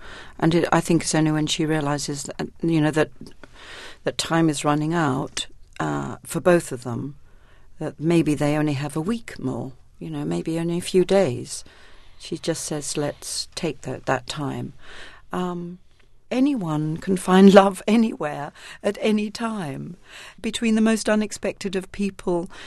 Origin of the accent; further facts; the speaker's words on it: United Kingdom; especially as a British person